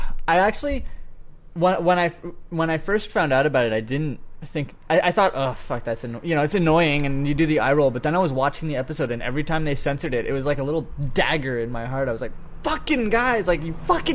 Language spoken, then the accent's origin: English; Canada; Yeah, I'm an English Canadian